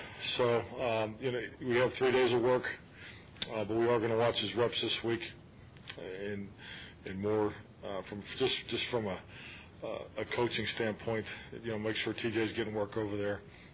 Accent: Pennsylvania, United States; So I think it's just part of growing up in Western Pennsylvania.

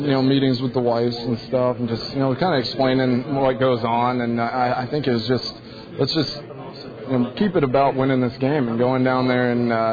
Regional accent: Lubbock, Texas, United States; Oh, I'm Texas, man. I grew up there. I was born in Lubbock, Texas. So my family's that's where all my family's from. So that's my home state, and that's where I claim I'm from.

